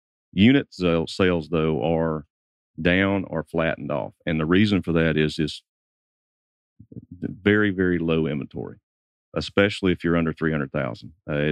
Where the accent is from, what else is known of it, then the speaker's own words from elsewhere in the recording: Canton, United States; To give you an example, in my hometown of Canton, we're looking at any 350 and up